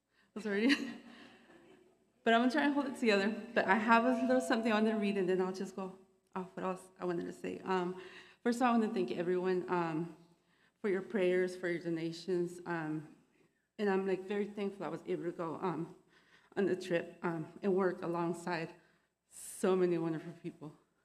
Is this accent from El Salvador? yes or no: yes; El Salvador; But you guys know that I'm from El Salvador, right? I mean, I think most of you guys know that. So El Salvador is just like a little country, like right next to Honduras.